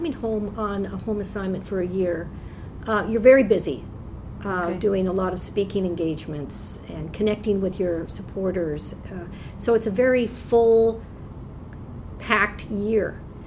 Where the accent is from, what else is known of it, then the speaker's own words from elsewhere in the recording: Windsor, Ontario, Canada; also born or lived in Papua New Guinea; We grew up in Canada, but for our kids, their home is really Papua New Guinea, because that's where they grew up.